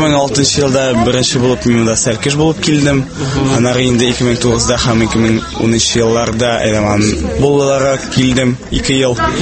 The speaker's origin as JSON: {"language": "Tatar", "town": "Kazan", "region": "Tatarstan", "country": "Russia", "said": "мин Казаннан, Казан дәүләт техник университетында укыйм, белем алам."}